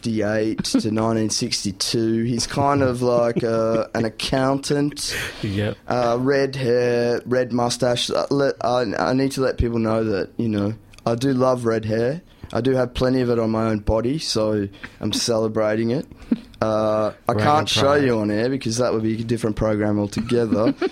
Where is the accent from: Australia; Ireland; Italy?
Australia; Yarraville, Victoria; I grew up in Yarraville in the 70s, so I can say stuff like this.